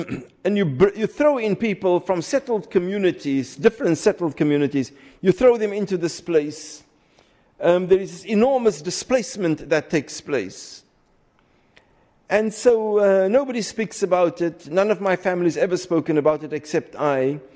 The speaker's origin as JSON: {"language": "English", "country": "South Africa", "tie": "born or raised there", "said": "I am South African. I've lived in South Africa all my life, all my childhood."}